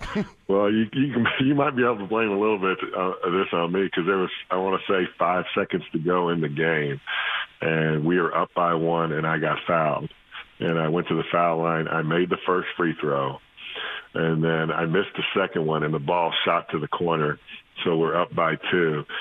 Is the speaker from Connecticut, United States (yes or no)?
no; Lexington, Kentucky, United States; But I grew up in Lexington, Kentucky, and if that would have happened in Rupp Arena